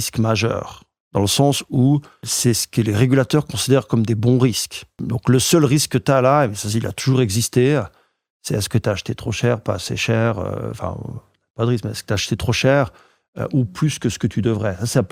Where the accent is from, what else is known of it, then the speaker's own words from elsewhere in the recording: Belgium; also born or lived in Netherlands; Je suis belge et néerlandais aussi